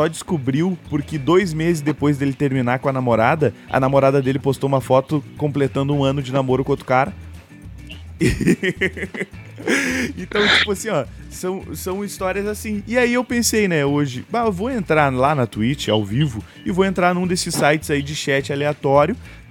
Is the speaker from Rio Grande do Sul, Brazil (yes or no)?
yes; Rio Grande do Sul, Brazil; Eu sou do Rio Grande do Sul.